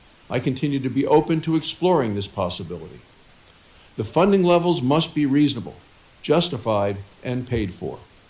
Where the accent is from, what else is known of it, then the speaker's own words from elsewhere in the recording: Wyoming, United States; It also made clear that the same provision is the top priority for my home state of Wyoming.